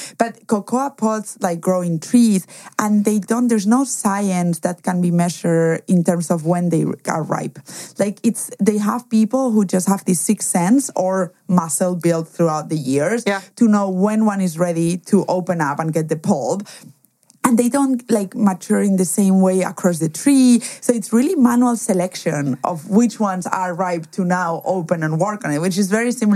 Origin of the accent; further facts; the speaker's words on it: Germany; also born or lived in Spain; we said that I was from Spain, but also I cannot escape my accent and or my name. But what most people don't know is I was actually raised in Germany.